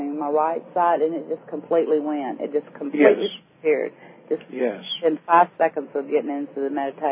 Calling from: Wisconsin, United States; I'm in Wisconsin.

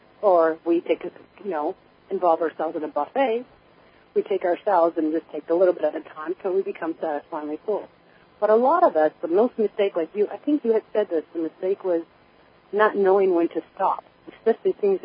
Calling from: Pennsylvania, United States; I'm calling from Pennsylvania.

